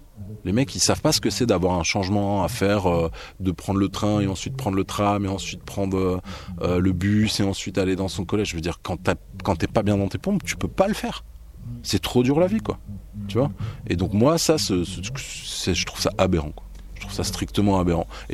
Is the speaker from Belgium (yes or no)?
no; France; Bon, il se trouve que je suis français